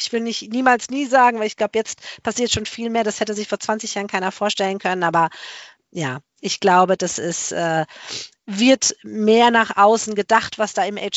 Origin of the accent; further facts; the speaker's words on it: Germany; Ich bin selbst als Deutsche auch schon angeeckt